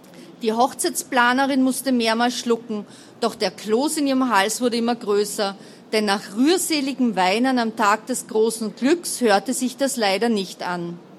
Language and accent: German; Vienna, Austria; Auch wenn ich selbst aus Wien bin, mache ich immer sehr gern Urlaub in den diversen Bundesländern.